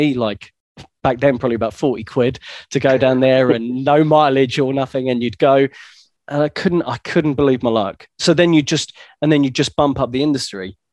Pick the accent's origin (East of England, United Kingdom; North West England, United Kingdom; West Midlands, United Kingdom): East of England, United Kingdom; because I'm from Essex